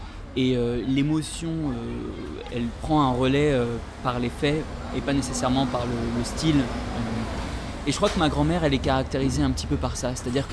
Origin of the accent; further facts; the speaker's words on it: France; born there; Je suis un homme, je suis né en France.